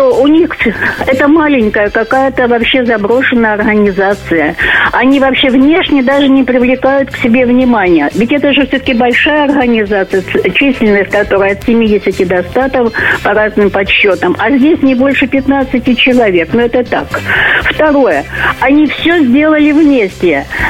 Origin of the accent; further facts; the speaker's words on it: Kadiivka, Luhansk Oblast, Ukraine; Да я сама родом из Луганской области. Родилась там, в городе Кадивка, ныне это Стаханов.